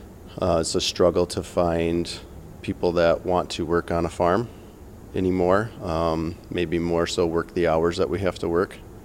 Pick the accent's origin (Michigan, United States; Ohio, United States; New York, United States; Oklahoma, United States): Michigan, United States; Harbor Beach; I'm from Harbor Beach, Michigan.